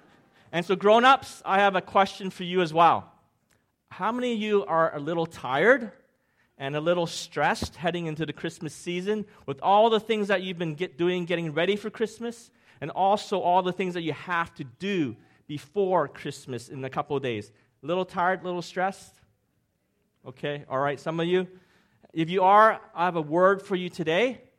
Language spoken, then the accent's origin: English; Hong Kong; I'm from Hong Kong, and I was born in Hong Kong.